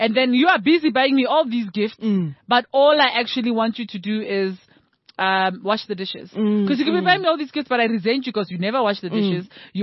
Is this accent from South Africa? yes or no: yes; South Africa; it speaks to our psyche. It speaks to our national pride. You know, it speaks to how we see ourselves as South African.